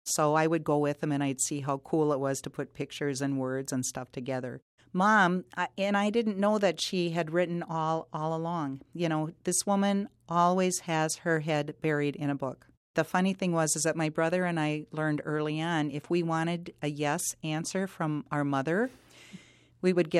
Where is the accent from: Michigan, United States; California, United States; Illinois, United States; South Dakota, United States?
South Dakota, United States; also born or lived in Massachusetts; now in Nebraska, United States; I grew up in South Dakota, and then I was in Massachusetts for a while. So when I moved to Nebraska, I mean, and this was also new for us as well because we're also Northern Ponca. But because we're from South Dakota